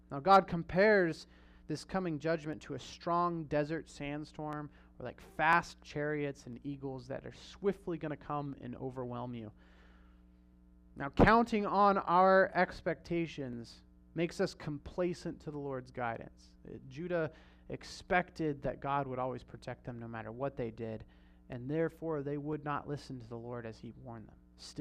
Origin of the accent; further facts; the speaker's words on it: Hanford, California, United States; my wife and I, we grew up in Hanford, which is near Fresno, so it's about 2.5 hours away.